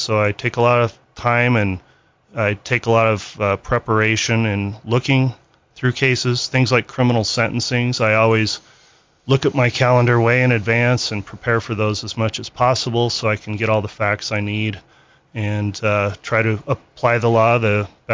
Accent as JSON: {"language": "English", "town": "Idaho Falls", "region": "Idaho", "country": "United States", "tie": "born or raised there", "said": "I grew up here in Idaho Falls, went to Falls Valley Elementary School, first grade, went to Bonneville High School."}